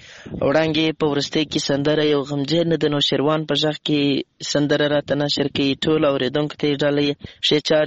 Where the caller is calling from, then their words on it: Lashkar Gah, Helmand, Afghanistan; accent: Helmandi; یو ځل بیا خوشاله يم چې در سره ګډونوالې … هم له هلمند په مرکز لشکرګاه ښار پیغام درته پرېږدم.